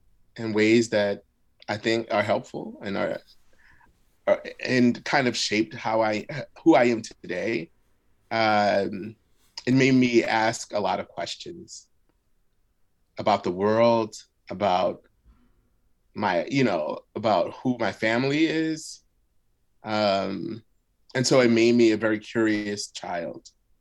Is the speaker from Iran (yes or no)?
no; Philadelphia, Pennsylvania, United States; first language Arabic; English is a second language; I grew up to two Black Muslim parents. I grew up in West Philly, and a Muslim community. So my first language actually was Arabic.